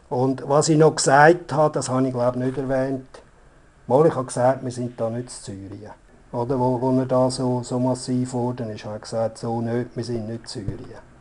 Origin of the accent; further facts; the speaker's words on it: Switzerland; Und als Schweizer Bürger, auch überhaupt als Bewohner von dem Land